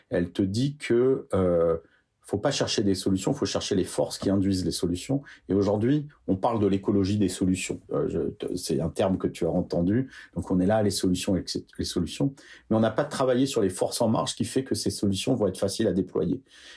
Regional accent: Nice, Provence-Alpes-Côte d'Azur, France; Moi, je suis niçois.

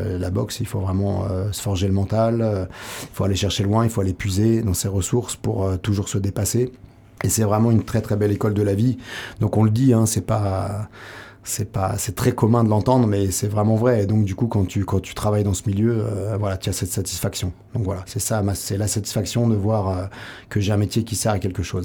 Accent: Nantes, Pays de la Loire, France; j'ai grandi à Nantes, donc souvent on avait quand même l'occasion d'aller un peu à l'océan

